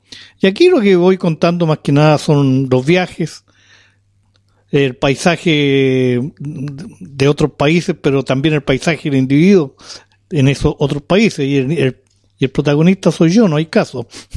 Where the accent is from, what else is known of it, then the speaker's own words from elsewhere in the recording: Valparaíso, Chile; Sí, yo nací en verdad en la primera mitad del siglo pasado. Soy de Valparaíso, 1947.